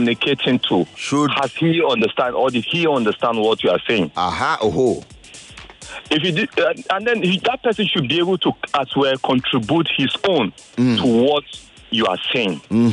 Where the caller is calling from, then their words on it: Lekki, Lagos, Nigeria; from Lekki.